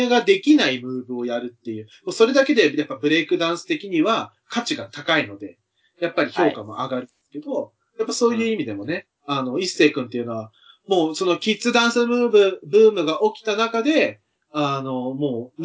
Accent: Kyushu, Japan; 僕は同じ九州出身として彼を推したいと思っているんですけど

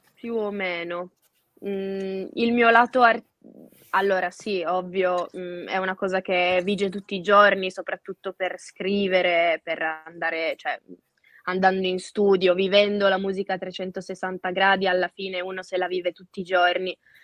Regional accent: Pecetto Torinese, Piedmont, Italy; Io sono di Peceto Torinese, che è il paese delle ciliegie, è conosciuto in tutto il mondo

